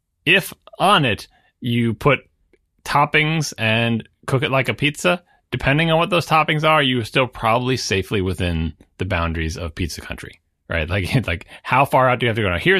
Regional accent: New York, United States; And I am from New York, and what I want is the pizza from my home, my childhood, the traditional New York pizza.

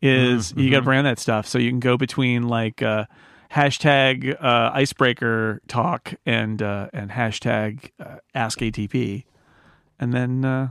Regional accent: California, United States; because I'm from California and I don't like winter.

